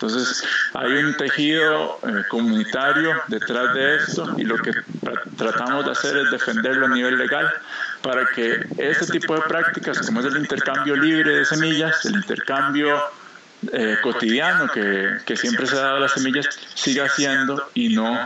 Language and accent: Spanish; Costa Rica; este derecho que como costarricenses tenemos a manejar y usar la biodiversidad de forma tradicional